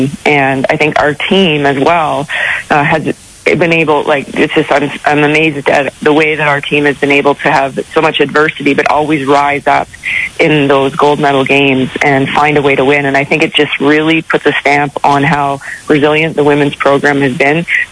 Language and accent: English; Saskatchewan, Canada; a little girl growing up in Shawnee, Saskatchewan